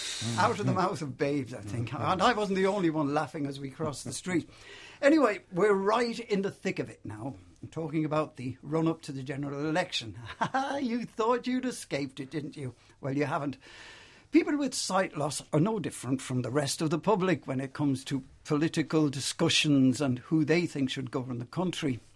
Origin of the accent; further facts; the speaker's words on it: Bray, Leinster, Ireland; We were crossing the main street in my hometown of Bray.